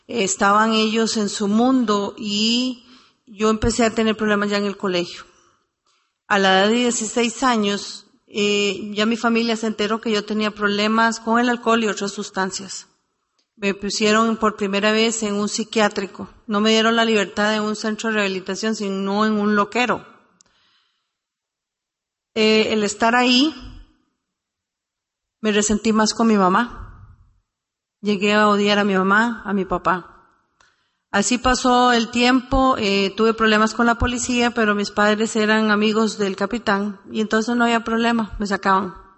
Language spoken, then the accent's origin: Spanish; Costa Rica; now in Miami, United States; soy alcohólica, soy de Costa Rica, pero resido en la ciudad de Miami, Florida.